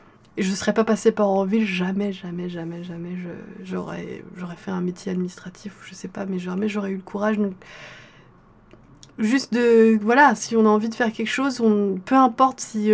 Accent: France; j'ai grandi en France avec une éducation totalement enfin, très française, très rigide, très publique

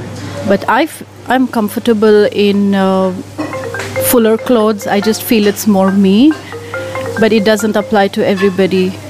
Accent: Pondicherry, Puducherry, India; also born or lived in Mumbai; I'm from Mumbai, but I grew up in Pondi.

